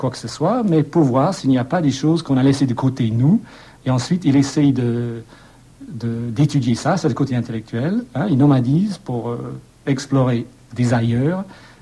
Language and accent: French; Scotland, United Kingdom; French is a second language; En tant qu'Écossais, je suis beaucoup plus français et américain qu'anglais.